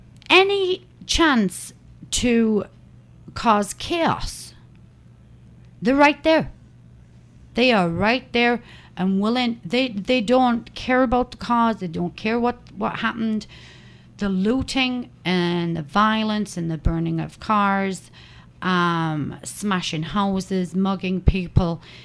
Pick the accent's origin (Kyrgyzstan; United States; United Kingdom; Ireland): United Kingdom; England; When I was growing up in England, but I was, you know, a kid. I'll say a kid. It was like I was around about 10 years old.